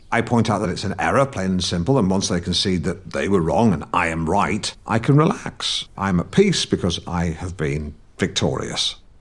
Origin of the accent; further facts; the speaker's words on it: England, United Kingdom; moved away as an adult; now in Los Angeles, United States; In the words of … I'm an Englishman in LA. You know, I work in the media, I'm creative.